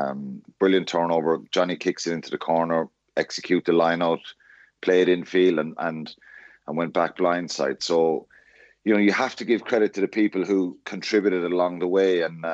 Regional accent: Ireland; Anytime you score a try and beat England in at any stage is massive as Irish fans.

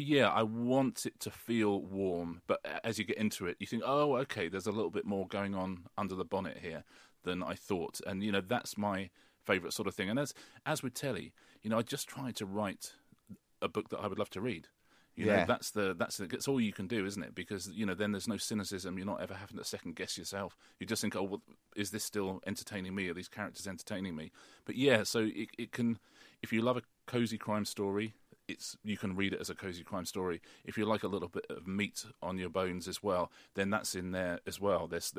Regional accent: United Kingdom; I grew up in the British working class, and now I'm very, very, very much in the British middle class.

